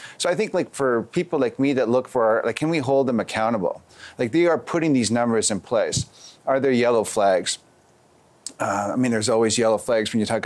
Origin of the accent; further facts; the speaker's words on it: Thunder Bay, Ontario, Canada; Like, I couldn't imagine myself growing up in Thunder Bay not having a roof over my head.